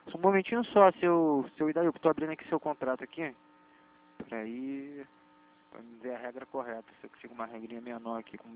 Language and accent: Portuguese; Rio de Janeiro, Brazil; eu sou de Bangu